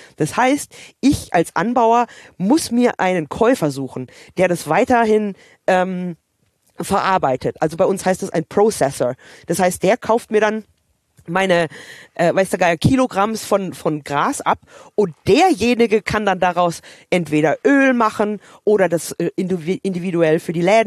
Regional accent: Canada; Nee, also das gab's bei uns in Kanada auch überhaupt nicht. Also ich muss auch sagen, dass die Kanadier wesentlich entspannter hinsichtlich Cannabiskonsum sind.

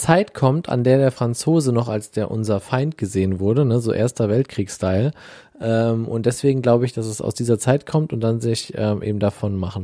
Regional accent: Euskirchen, North Rhine-Westphalia, Germany; ich bin ja in Euskirchen zur Schule gegangen

